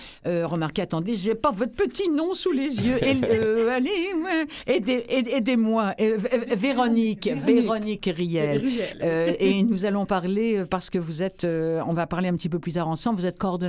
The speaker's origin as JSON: {"language": "French", "country": "France", "accent": "French", "said": "Vous savez, moi, il y a déjà des gens qui m'ont dit qu'à cause de mon accent français, c'était une forme de handicap."}